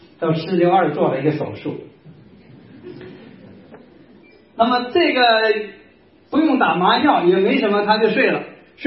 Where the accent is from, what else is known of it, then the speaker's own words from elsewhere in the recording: China; 我们中国人呢讲一句话，说大道至简